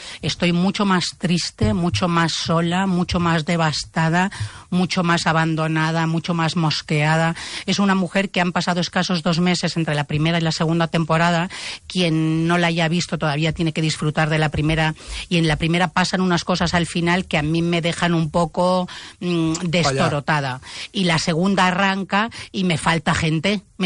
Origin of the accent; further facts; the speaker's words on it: Canary Islands, Spain; Absolutamente. No recomano otra cosa. Yo soy isleña